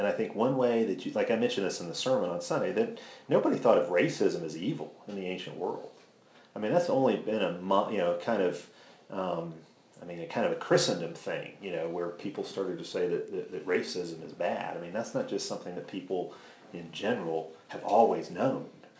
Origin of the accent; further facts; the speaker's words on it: Chicago, Illinois, United States; I grew up in Chicago, where there are all these different suburbs that had kind of their own ethnic character.